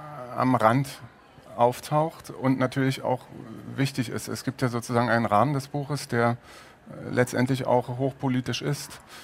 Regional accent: Germany; ich bin in der DDR aufgewachsen

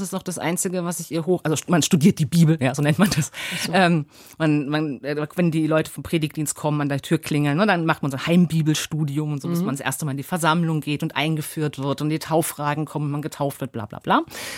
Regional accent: Germany; born there; meine Familie hat einen Migrationshintergrund. Ich bin die erste Generation, die in Deutschland geboren wurde.

